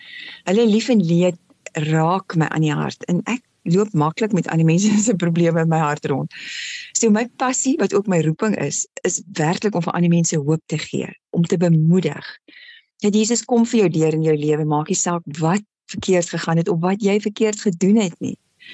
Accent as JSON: {"language": "Afrikaans", "town": "Upington", "region": "Northern Cape", "country": "South Africa", "tie": "born or raised there", "said": "Ek het in Appington groot geword, die spreekwoordelike warm plek."}